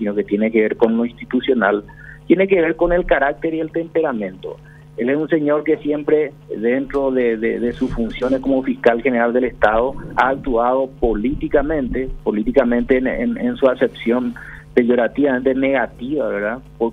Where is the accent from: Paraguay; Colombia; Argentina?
Paraguay; como ciudadano, como paraguayo